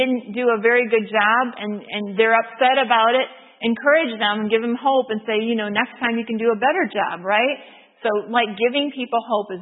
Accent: Detroit, Michigan, United States; those church members where I grew up in the Detroit area were always encouraging me.

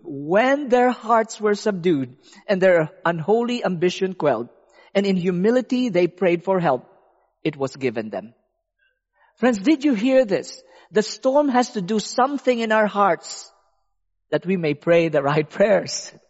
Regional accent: Philippines; I love the beach. I'm from the Philippines. There's a lot of beaches.

